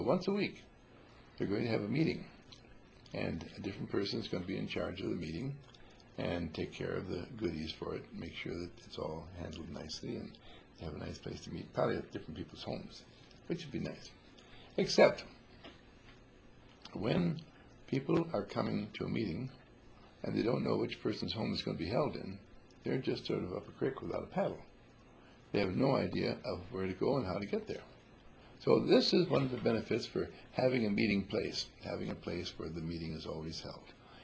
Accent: Wauwatosa, Wisconsin, United States; born there; Where I was born is Wauwatosa in Milwaukee.

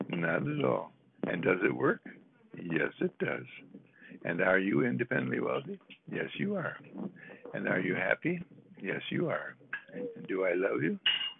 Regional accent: United States; But I'm an American, and America has the most beautiful finances in the world.

